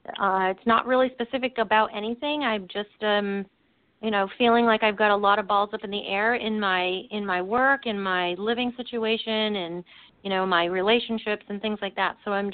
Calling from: New Hampshire, United States; I'm in New Hampshire.

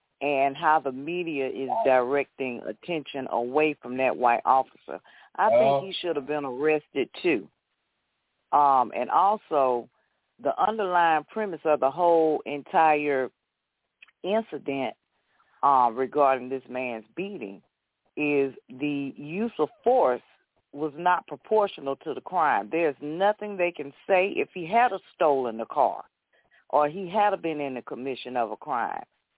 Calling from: Georgia, United States; I'm calling from Georgia.

